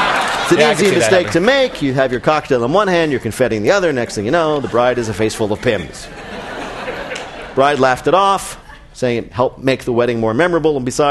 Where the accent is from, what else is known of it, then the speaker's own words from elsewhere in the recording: Chicago, Illinois, United States; I don't know who I'm more proud of as a Chicagoan, the resourceful restaurant owner, or the polite thieves.